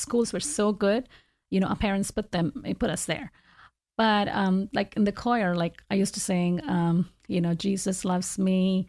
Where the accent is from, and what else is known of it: Tamil Nadu, India; born or raised there